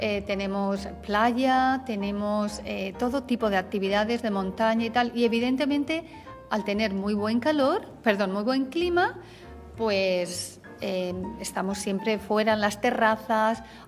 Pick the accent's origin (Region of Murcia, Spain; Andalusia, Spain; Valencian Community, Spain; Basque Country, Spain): Valencian Community, Spain; Alicante; Yo soy de Alicante.